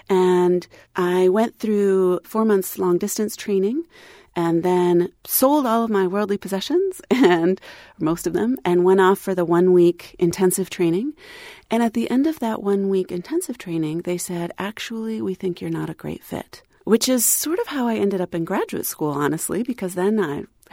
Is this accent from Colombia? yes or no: yes; Colombia; accent: Colombian; I speak Spanish with a Colombian accent because I grew up in Colombia. And so even though I don't look exactly Colombian, I certainly sound Colombian.